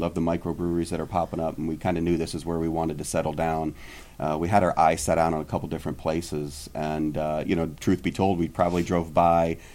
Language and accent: English; Williamsport, Pennsylvania, United States; I'm from Williamsport, Pennsylvania as well. We actually met in high school.